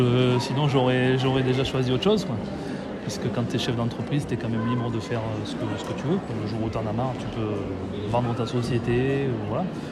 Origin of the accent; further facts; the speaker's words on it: Saint-Céré, Occitanie, France; also born or lived in Toulouse; now in Figeac, France; Je suis originaire de Saint-Céré, comme je te l'ai dit, et j'ai racheté ce cabinet ici à Figeac il y a 4 ans, donc en 2019. Et entre-temps, j'ai passé 15 ans à Toulouse